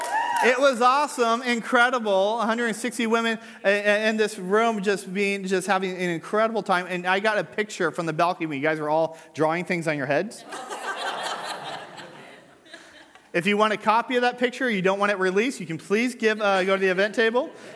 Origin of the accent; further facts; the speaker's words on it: Downey, California, United States; All right, I grew up in Downey. I had to walk through that place every day to get home from school.